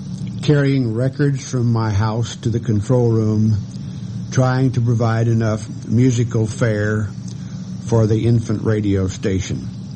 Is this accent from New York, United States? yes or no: no; Indiana, United States; But although I'm pretty well rooted in this, my home state, I left quite a generous portion of myself there at New Mexico State University.